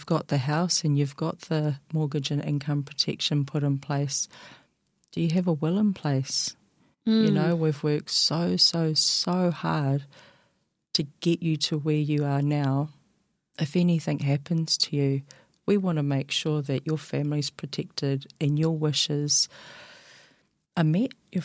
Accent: South Auckland, Auckland, New Zealand; I knew growing up in South Auckland

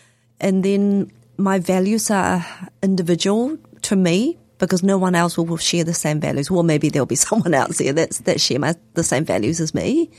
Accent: Malaysia; So I was born in Malaysia and I grew up in a hardware store.

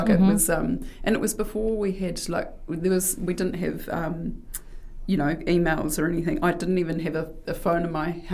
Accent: New Zealand; accent: Kiwi; I probably lost a bit of my strong Kiwi accent as well from travelling. But other people probably didn't know. They probably just thought I was just another Kiwi

